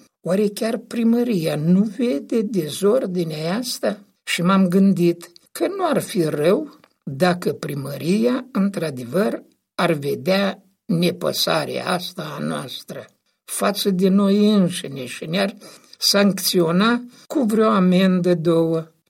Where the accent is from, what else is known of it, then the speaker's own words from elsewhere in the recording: Minceni de Jos, Rezina District, Moldova; în satul Minceni de Jos, satul meu de Baștină, din părțile Rezinii.